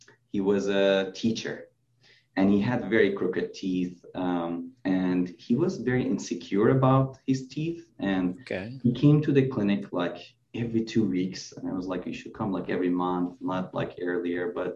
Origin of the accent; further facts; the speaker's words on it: Iran; moved away as an adult; now in United States; So I'm originally from Iran. I did dentistry and also orthodontics in Iran. I was a faculty there for a year. And I moved to the US.